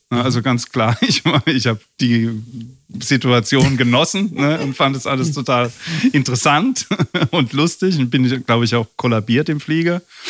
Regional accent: Hockenheim, Baden-Württemberg, Germany; also born or lived in Mannheim; Also ich bin in Mannheim geboren, aber bin in Hockenheim aufgewachsen, da wo sie im Kreis fahren.

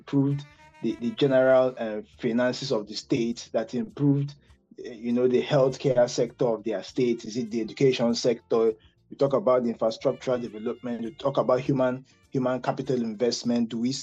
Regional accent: Imo, Nigeria; I'm from Imo State, Igbo, of course.

